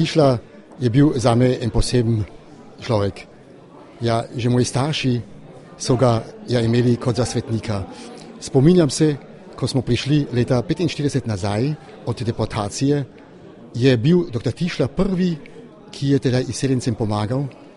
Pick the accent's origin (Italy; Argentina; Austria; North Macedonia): Austria; Carinthia; now in Vienna, Austria; jaz sem koroški Slovenec, tudi če živim že čez 40 let na Dunaju, ampak za srcem sem seveda vedno še na Koroškem.